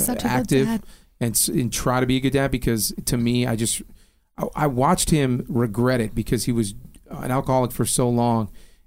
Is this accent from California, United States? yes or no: no; Detroit, Michigan, United States; So, I grew up in Detroit, and then I went to my mom's a single mom.